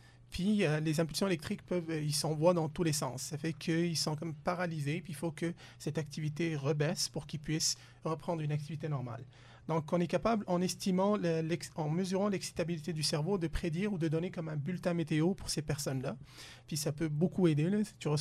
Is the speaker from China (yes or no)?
no; Tunis, Tunis Governorate, Tunisia; Puis j'ai appris ça parce que je viens de Tunis, qui est anciennement l'empire carthaginois.